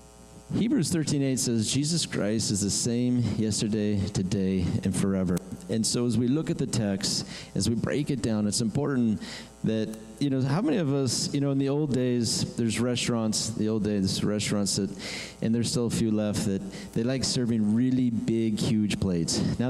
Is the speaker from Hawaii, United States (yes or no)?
no; Hemet, California, United States; me and my friends, we like to go all over the place here in town. It was so fun growing up in Hemet.